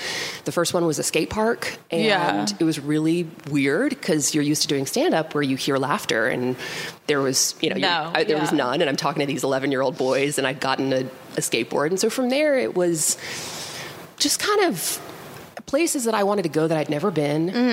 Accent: New Jersey, United States; I'm from New Jersey.

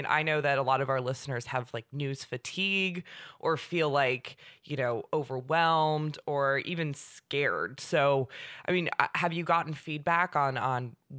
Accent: California, United States; this week's winner is Dianne freaking Feinstein. Holy shit, I am proud of my home state senator.

